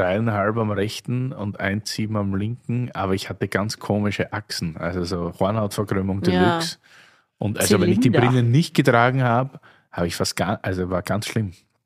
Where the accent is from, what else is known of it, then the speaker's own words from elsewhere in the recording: Hartberg, Styria, Austria; die kommen aus meinem Heimatort, aus Hartberg